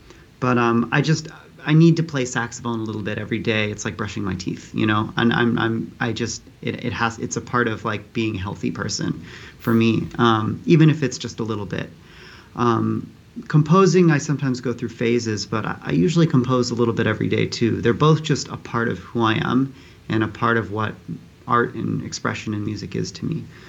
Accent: Santa Cruz, California, United States; So I got to play in the youth orchestra in my hometown in Santa Cruz, California.

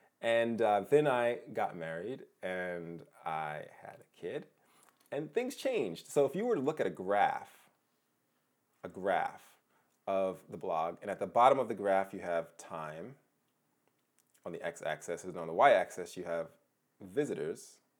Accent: Long Island, New York, United States; also born or lived in South Carolina; I actually was born and raised on Long Island in New York. And no, that's not New York City

